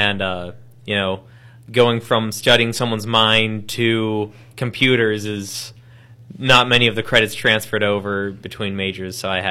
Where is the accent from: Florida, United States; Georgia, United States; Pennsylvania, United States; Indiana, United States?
Pennsylvania, United States; Sarver; I went to Freeport. I grew up in Sarver.